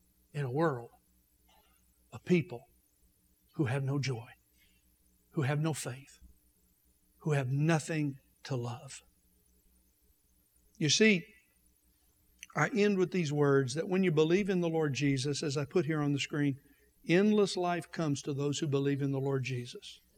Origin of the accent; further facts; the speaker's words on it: Oklahoma, United States; just like where I grew up in Oklahoma, across this whole part of the country.